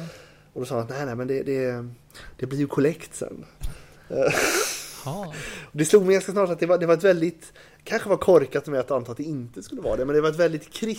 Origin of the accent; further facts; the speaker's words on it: Sävedalen, Västra Götaland County, Sweden; Så att, oj, jag är uppvuxen i Sävedalen.